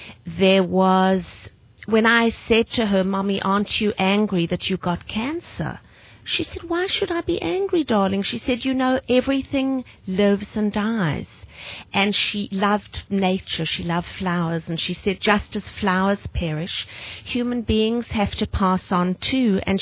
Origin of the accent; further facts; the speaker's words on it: South Africa; And we grew up in South Africa.